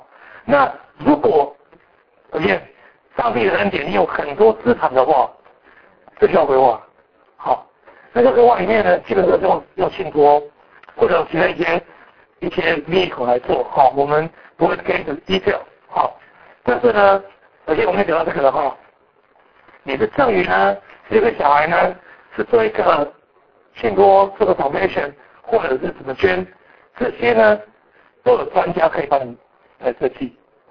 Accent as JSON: {"language": "Chinese", "country": "China", "said": "我们中国人比较不喜欢讲这个啦"}